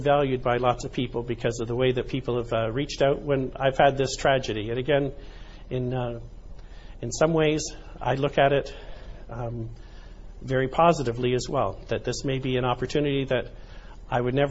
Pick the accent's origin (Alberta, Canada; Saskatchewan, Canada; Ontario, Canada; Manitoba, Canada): Ontario, Canada; Kingston; I'm from Kingston, and when I think of a guard, I think of the Fort Henry Guard.